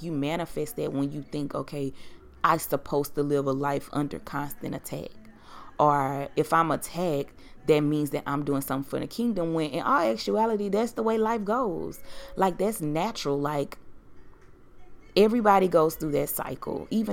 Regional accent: Baton Rouge, Louisiana, United States; also born or lived in New Orleans; now in Houston, United States; before I was in Houston, I lived in New Orleans. And when I moved there, I'm originally from Baton Rouge.

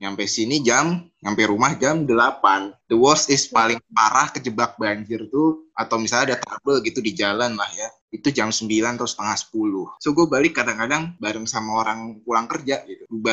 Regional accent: Tangerang, Banten, Indonesia; Gue ini orang perbatasan ya. Gue orang Tangerang yang cenderung deket ke Jakarta Selatan. Tapi gue gak tahu Jakarta gitu.

